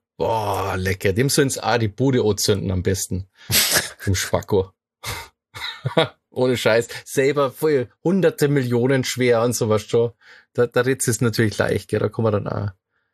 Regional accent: Bavaria, Germany; Jetzt muss ich mir auch wieder schammer, ja. So als Bayer.

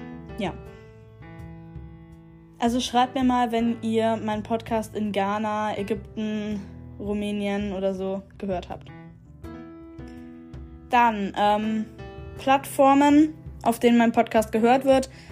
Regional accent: Germany; Ich bin ja auch aus Deutschland

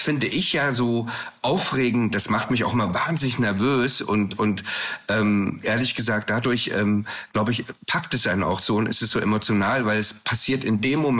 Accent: Thuringia, Germany; ich komme ja eigentlich aus Thüringen und mein Vater ist dann nach der Wende nach München gezogen

